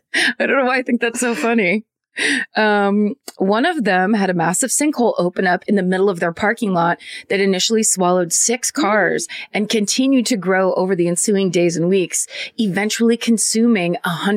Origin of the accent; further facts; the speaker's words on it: California, United States; so I grew up near the Russian River, and that was like the thing to do.